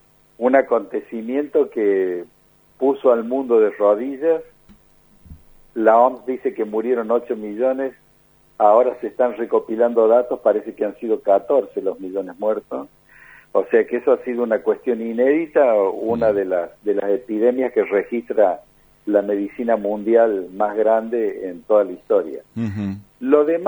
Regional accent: Argentina; en lugares como el nuestro, como nuestra Argentina, que era lo más austral que hay, caso concreto de nuestra Patagonia

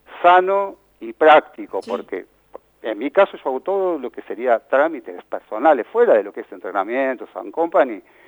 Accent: Argentina; nosotros somos latinos, sí. Somos argentinos.

